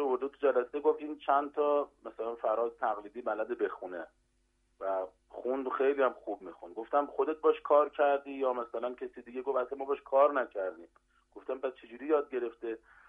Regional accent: Qom, Iran; دیگه من خودم قم به دنیا آمدم. تا 22 سالگی قم بودم.

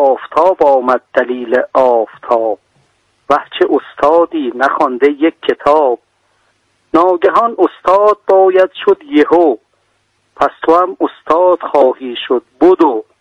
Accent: Tehran, Tehran Province, Iran; born there; من اصالتا خلخالی هستم، اونتا خودم متولد تهرانم.

